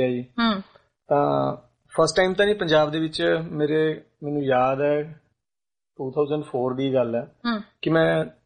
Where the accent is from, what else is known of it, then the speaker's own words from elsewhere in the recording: Fatehgarh Sahib, Punjab, India; ਮੈਂ ਪੰਜਾਬ ਤੋਂ ਫਤਿਹਗੜ੍ਹ ਸਾਹਿਬ ਤੋਂ ਜੀ